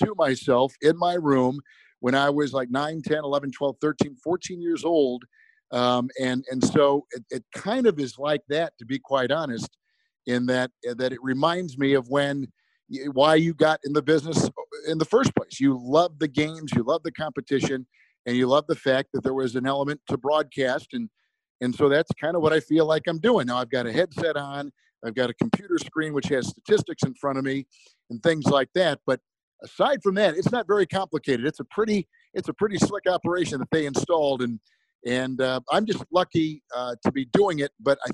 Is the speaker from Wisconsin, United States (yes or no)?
yes; Green Bay, Wisconsin, United States; also born or lived in St. Louis; when I was a kid growing up in Green Bay, and before that in St. Louis, but we left St. Louis when I was about 5 or 6.